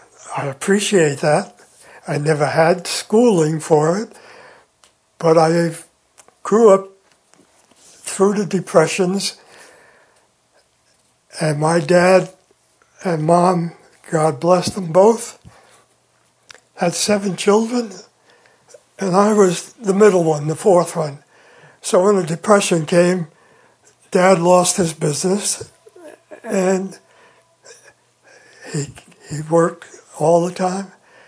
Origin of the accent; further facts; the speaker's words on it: New York City, New York, United States; Born and raised in New York City, and proud of it, by the way. It was a great place.